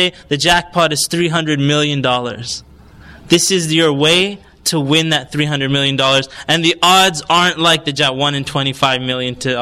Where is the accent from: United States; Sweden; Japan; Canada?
Canada; And one thing that I've noticed growing up in Canada, North America, is that a lot of parents